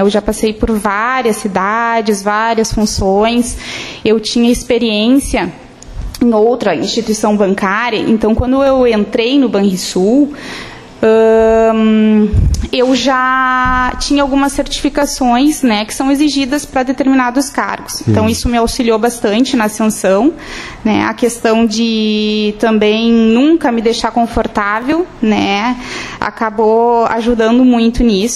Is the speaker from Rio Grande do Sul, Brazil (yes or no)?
yes; Uruguaiana, Rio Grande do Sul, Brazil; now in Santa Maria, Brazil; mas eu nasci em Uruguaiana, né? E fiz a vida em Santa Maria